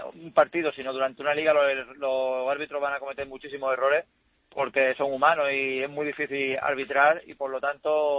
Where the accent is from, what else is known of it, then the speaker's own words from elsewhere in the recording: Málaga, Andalusia, Spain; como malagueño, pues me meto todos los días en el periódico de Málaga